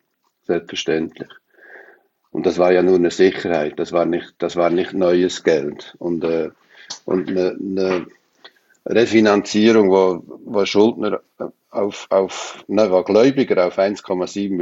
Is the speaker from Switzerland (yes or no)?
yes; Switzerland; als Schweizer bin ich halt eher in den Bergen zu Hause als am Meer.